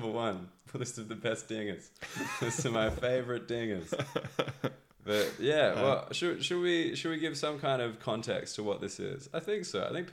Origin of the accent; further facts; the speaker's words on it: Australia; I'm originally from Australia.